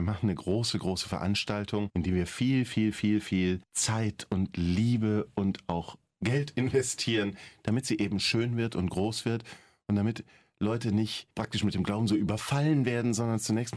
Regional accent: Wiesbaden, Hesse, Germany; in der Pfarrei, wo ich herkomme, damals in Wiesbaden war

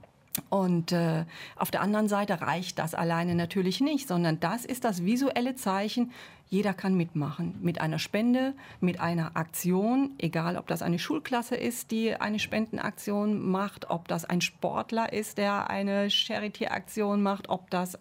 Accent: Germany; Also wir können auf keinen Fall als Deutsche hingehen und sagen, was tut ihr

